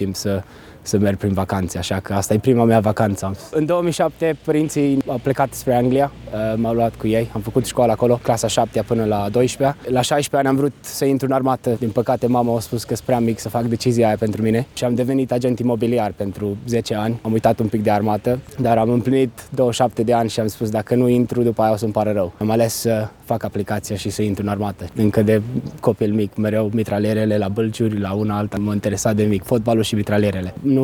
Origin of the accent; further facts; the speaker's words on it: Romania; Au crezut că poate sunt englez și nu mai știu un pic de românește, dar când le-am spus că sunt români